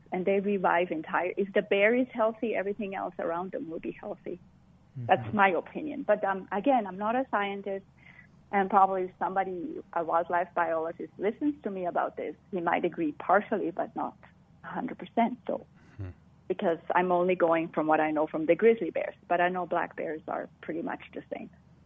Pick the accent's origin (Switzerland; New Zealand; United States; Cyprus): Switzerland; I'm from Switzerland.